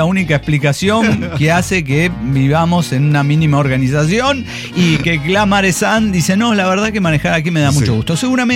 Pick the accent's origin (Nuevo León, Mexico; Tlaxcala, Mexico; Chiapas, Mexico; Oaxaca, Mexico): Nuevo León, Mexico; Monterrey; uno puede elegir muchas cosas, pero regio no se elige